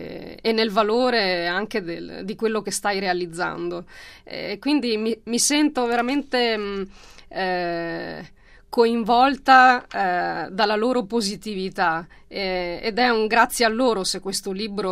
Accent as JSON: {"language": "Italian", "town": "Cittadella", "region": "Veneto", "country": "Italy", "tie": "born there", "said": "nata a Cittadella"}